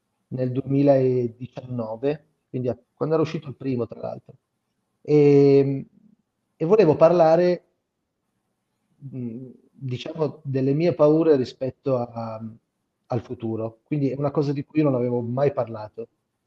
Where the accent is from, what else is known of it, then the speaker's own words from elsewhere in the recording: Asti, Piedmont, Italy; tante cose della gente che io conosco, che frequento, con le quali sono cresciuto ad Asti